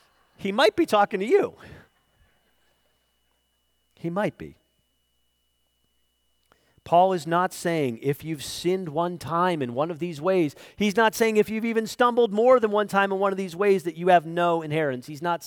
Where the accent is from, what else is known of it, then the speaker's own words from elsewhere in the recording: Pennsylvania, United States; Now, I grew up in Lancaster County.